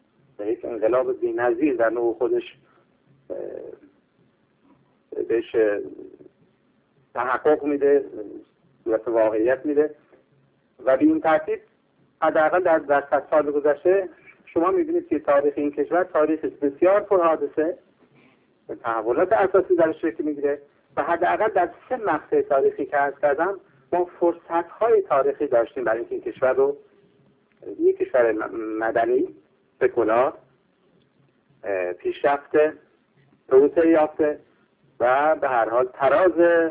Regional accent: Iran; به عنوان فردی که به عنوان یک ایرانی که لااقل 30-40 سالی درگیر مسائل بوده

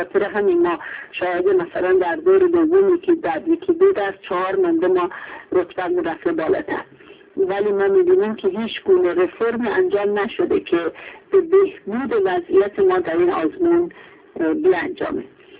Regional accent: Iran; مسلماً به عنوان یک ایرانی از مقایسه این ارزشیابی ها در سطح جهانی نه تحقیر ایرانی رو مد نظر داریم

